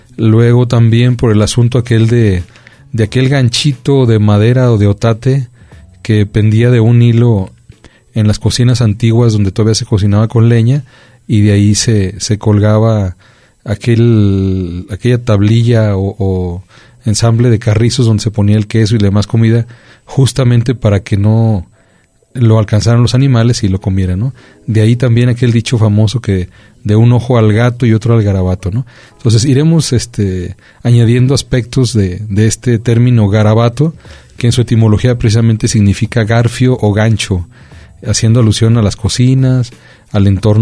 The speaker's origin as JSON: {"language": "Spanish", "town": "Colotlán", "region": "Jalisco", "country": "Mexico", "said": "como colotlenses o como mexicanos."}